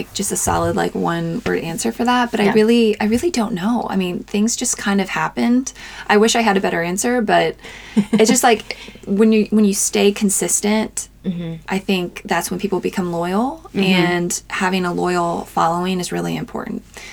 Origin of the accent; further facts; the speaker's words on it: Louisville, Kentucky, United States; I'm from Louisville, okay. Yeah. You know, I really don't know why I went all the way down there for a year.